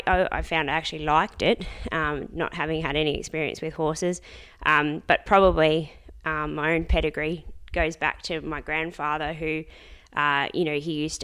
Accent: Victoria, Australia; also born or lived in Sydney; So I'm originally from Gippsland, Victoria, and went to Sydney and did my 5 years up there to be a vet.

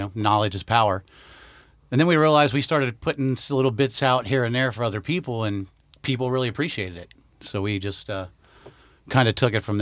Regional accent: Boalsburg, Pennsylvania, United States; I grew up in State College, actually Bowlesburg, right outside of Penn State.

